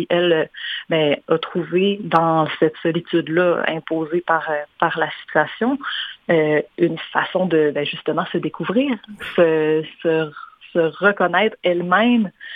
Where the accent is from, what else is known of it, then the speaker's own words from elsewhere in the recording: Quebec, Canada; je viens du Lac-Saint-Jean